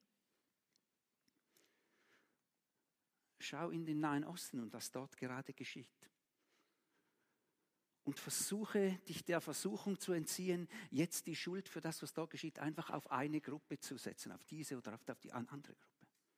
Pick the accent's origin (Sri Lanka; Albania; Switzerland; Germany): Switzerland